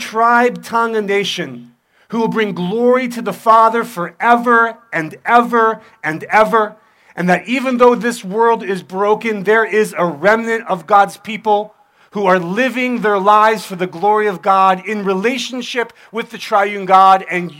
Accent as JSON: {"language": "English", "town": "Philadelphia", "region": "Pennsylvania", "country": "United States", "said": "I'm from Philly, so I talk with my hands."}